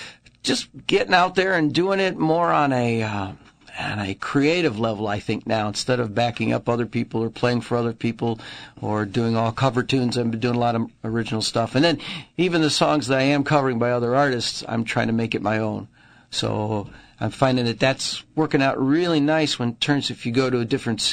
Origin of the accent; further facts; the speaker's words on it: Brooklyn, Ohio, United States; I was born right here in Brooklyn, Ohio, a little suburb of Cleveland, and yeah, my formative years were here.